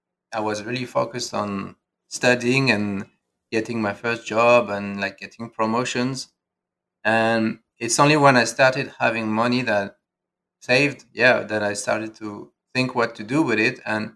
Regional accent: Paris, Île-de-France, France; moved away as an adult; Okay, so I'm originally from Paris

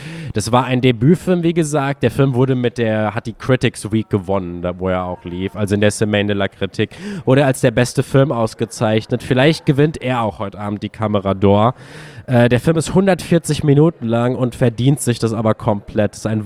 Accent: Germany; Also, ich hätte fast gesagt, wir als Deutsche sind Austin Torregal

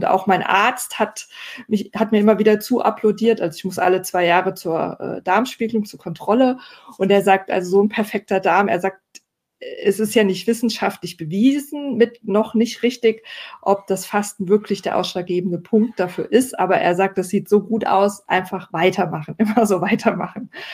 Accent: Hesse, Germany; in Hessen, wo ich herkomme.

